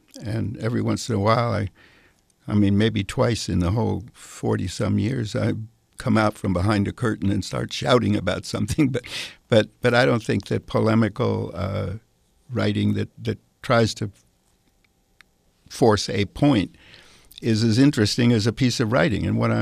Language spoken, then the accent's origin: English; New England, United States; I grew up in canoes in New England and in a canoe tripping camp and all this, and in the woods of Maine and all that.